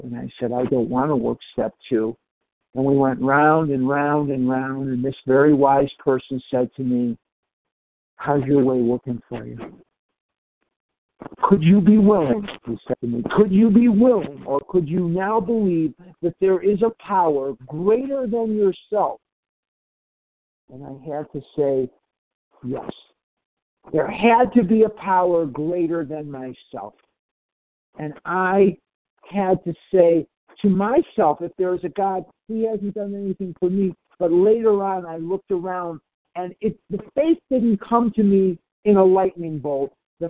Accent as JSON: {"language": "English", "town": "Scottsdale", "region": "Arizona", "country": "United States", "said": "I'm from Scottsdale, Arizona."}